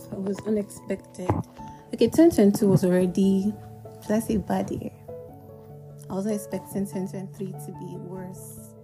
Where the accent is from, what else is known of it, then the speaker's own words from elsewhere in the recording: Anambra, Nigeria; Okay, I'm from Anambra State.